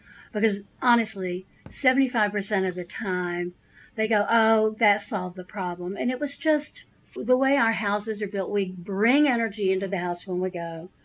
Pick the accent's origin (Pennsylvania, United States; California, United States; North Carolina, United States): North Carolina, United States; And I was born and raised in West, by God, Buncombe County. I still think of myself as a rural person, though I've lived in Asheville most of my whole life.